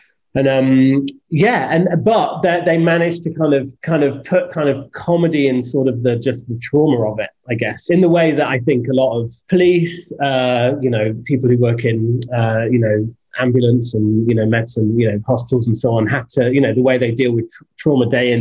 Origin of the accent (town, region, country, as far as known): United Kingdom